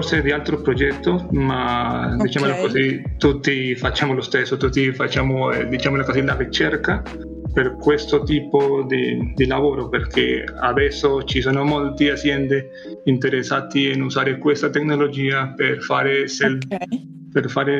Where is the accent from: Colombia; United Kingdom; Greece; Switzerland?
Colombia; now in Turin, Italy; Io sono colombiano